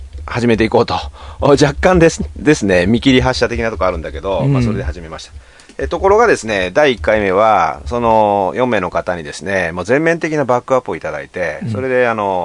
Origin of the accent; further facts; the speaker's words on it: Hiroshima, Japan; moved away as an adult; 僕はまあ広島出身といってももう40年近くいないわけで、もう今どうなってるか分かんない